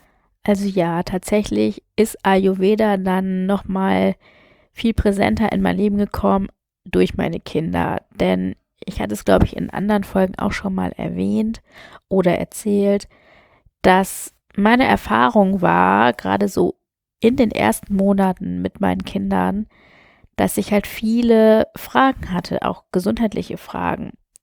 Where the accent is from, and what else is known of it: Germany; born or raised there; also born or lived in India